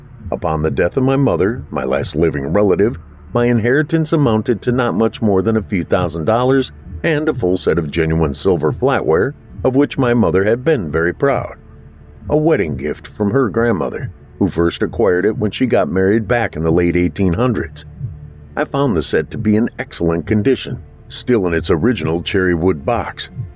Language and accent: English; Michigan, United States; One day they found out I was from Michigan, so suddenly